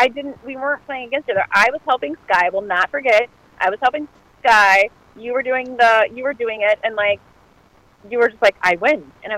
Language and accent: English; Marion, Ohio, United States; born there; No, I was born right here in Ohio, right in Marion, Ohio. I was not born in Kentucky.